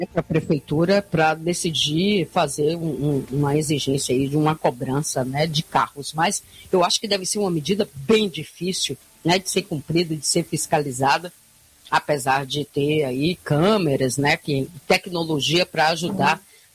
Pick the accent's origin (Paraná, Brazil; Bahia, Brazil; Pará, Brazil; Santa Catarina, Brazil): Bahia, Brazil; Jequié; direto de Jiquié, é minha terra natal, a terra do sol.